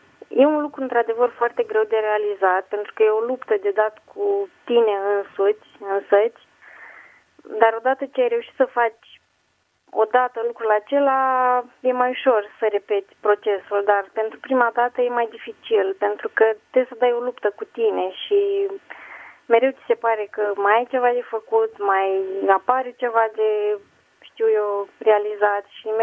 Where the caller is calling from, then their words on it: Bacău, Bacău County, Romania; din Bacău.